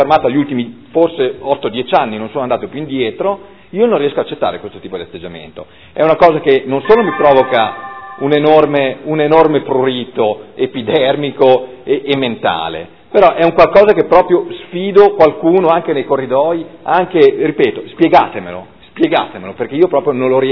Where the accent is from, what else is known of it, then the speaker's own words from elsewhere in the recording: Modena, Emilia-Romagna, Italy; Io da modenese, mi vergogno che una città gemellata col nostro comune non si prenda nessun tipo di iniziativa.